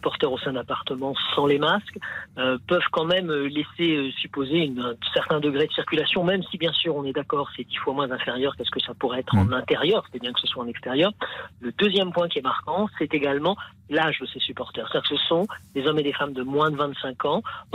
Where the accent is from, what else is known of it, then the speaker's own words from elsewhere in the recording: Lille, Hauts-de-France, France; en tant que Lillois, je ne peux être que ravi de cette première place en championnat.